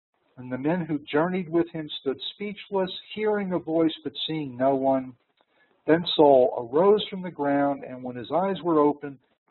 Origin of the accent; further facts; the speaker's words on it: New York, United States; I'm a New Yorker, and I just said y'all, or all y'all.